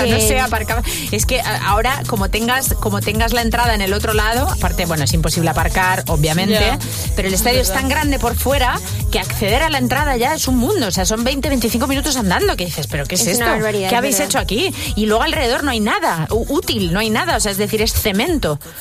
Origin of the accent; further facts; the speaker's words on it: Madrid, Community of Madrid, Spain; para los que somos aquí de Madrid, por ejemplo, ¿no? Pongo el ejemplo yo mío.